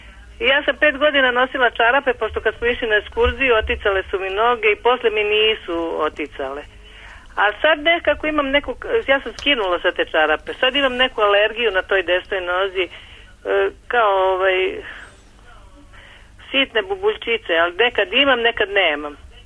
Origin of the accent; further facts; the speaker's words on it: Stara Pazova, Vojvodina, Serbia; Iz Stare Pazove.